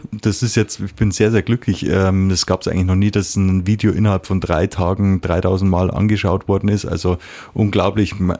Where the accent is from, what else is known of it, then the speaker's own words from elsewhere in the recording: Munich, Bavaria, Germany; Ich bin ja im Raum München aufgewachsen und ich habe dir vorher gesagt, mein Schweizerdeutsch ist noch nicht so gut, und dann habe ich mir so angewöhnt, so mehr so Hochdeutsch bei Interviews zu sprechen